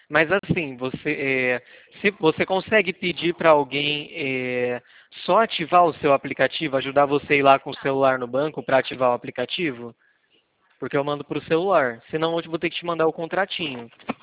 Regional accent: Araçatuba, São Paulo, Brazil; Eu sou daqui de Araçatuba, tá?

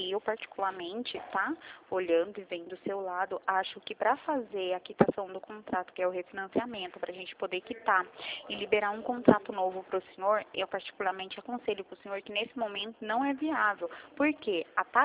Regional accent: Mogi Guaçu, São Paulo, Brazil; nós somos de Mogi Guaçu, o senhor já ouviu falar? Interior de São Paulo.

